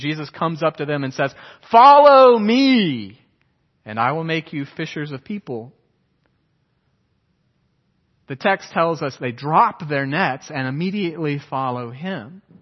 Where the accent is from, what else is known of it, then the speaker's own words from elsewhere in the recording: Beaufort, South Carolina, United States; when I left my hometown of Beaufort, where I'd been there for 18 years. My family was very solid and stable. I didn't have a military family that moved around.